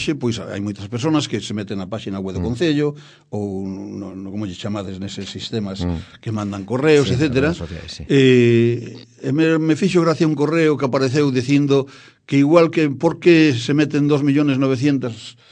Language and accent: Galician; Perillo, Galicia, Spain; Eu, cando era neno, son de Perillo.